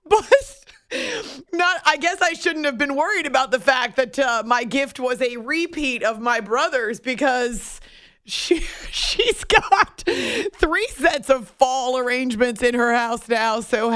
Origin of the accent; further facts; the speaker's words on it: New Hampshire, United States; or they know mom from when we were growing up in New Hampshire, when I was growing up in New Hampshire.